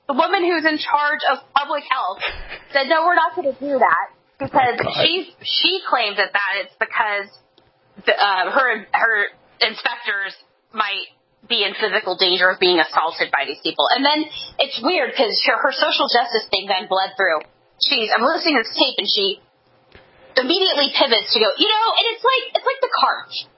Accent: Los Angeles, California, United States; But I would not step foot in the garden because I grew up in Showtime era Los Angeles.

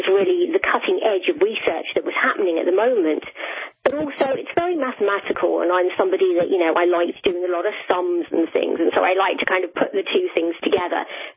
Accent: London, United Kingdom; growing up in London, we didn't really get to see the stars very much, I have to be honest.

